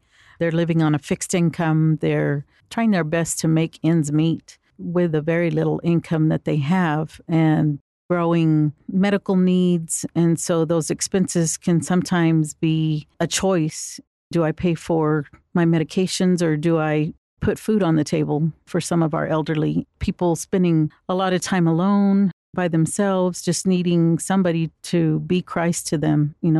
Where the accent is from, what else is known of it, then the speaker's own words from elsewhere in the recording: Texas, United States; also born or lived in Hawaii; Yes, I was born in Hawaii. My dad was a member of the Air Force, and we traveled quite a bit, ended up back home. My parents were originally from Hell Center. They've always enjoyed this part of Texas, and this is where I grew up.